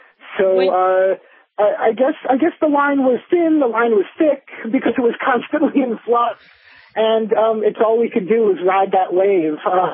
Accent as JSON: {"language": "English", "region": "Michigan", "country": "United States", "said": "including my home state of Michigan."}